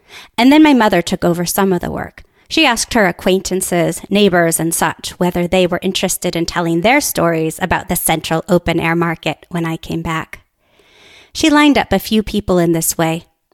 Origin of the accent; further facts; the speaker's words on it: Nuremberg, Bavaria, Germany; I thought about Nuremberg as my hometown, the central market as the commercial center, and then naturally about Nuremberg gingerbread.